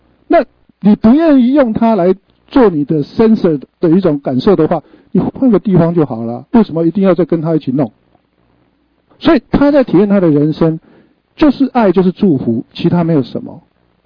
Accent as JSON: {"language": "Chinese", "country": "Taiwan", "accent": "Taiwanese", "said": "所以我们台湾话是讲说老狼跟他醒"}